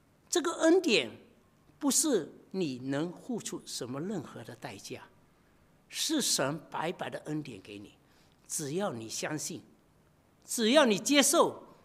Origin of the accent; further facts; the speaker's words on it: Fuqing, Fujian, China; 因为在我们家乡啊，我相信这里很多作者都是我们从福建福清那个地方来的，